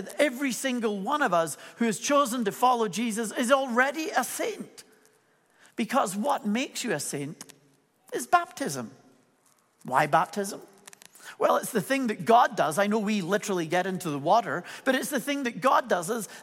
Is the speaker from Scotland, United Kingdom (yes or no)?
yes; Scotland, United Kingdom; born there; My accent has a whole lot more to do with the fact my wife is Irish than it is that I was born in Scotland.